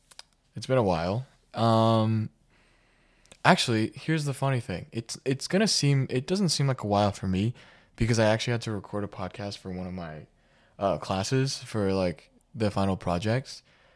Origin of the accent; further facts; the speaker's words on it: New York City, New York, United States; Just to give a brief recap, I grew up in New York City, so it was pretty bad.